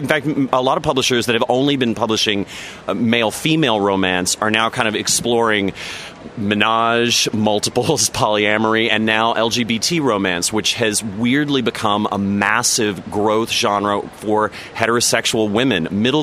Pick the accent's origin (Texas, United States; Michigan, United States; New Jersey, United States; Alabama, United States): Texas, United States; moved away as an adult; now in New York, United States; Well, you know, listen, I grew up in Texas. I grew up on a ranch, and I've lived in New York for the last 25 years, so I'm kind of city mouse and country mouse.